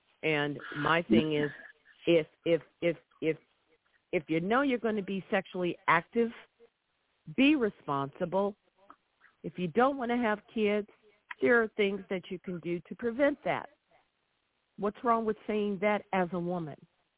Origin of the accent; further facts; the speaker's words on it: St. Louis, Missouri, United States; moved away as an adult; now in Illinois, United States; Well, actually, I was born and raised in St. Louis. I moved over to Illinois roughly around 23 years ago with my husband.